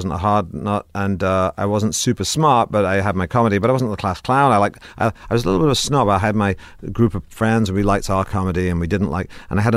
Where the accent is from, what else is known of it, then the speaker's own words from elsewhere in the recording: Manchester, North West England, United Kingdom; But I grew up in Manchester